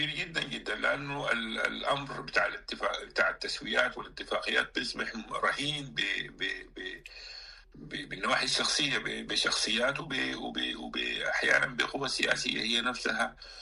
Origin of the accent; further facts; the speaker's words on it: Sudan; عسى ولعل إنه الواحد يقدر يصل إلى فهم لما يجري عندنا في السودان